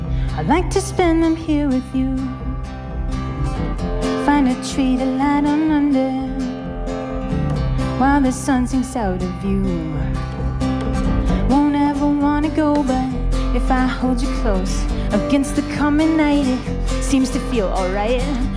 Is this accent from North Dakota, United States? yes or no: yes; Fargo, North Dakota, United States; now in Minneapolis, United States; I come from Fargo. I live in Minneapolis now with these guys.